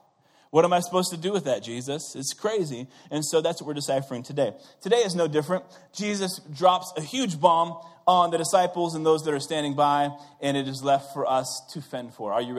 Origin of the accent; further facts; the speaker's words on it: Missouri, United States; Now, I'm from Missouri, right?